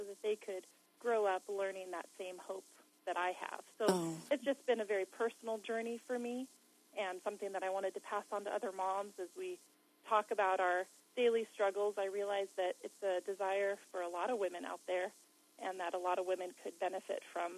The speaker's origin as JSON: {"language": "English", "region": "California", "country": "United States", "lives_now": "Wisconsin, United States", "said": "We're from California, so it's brand new for us."}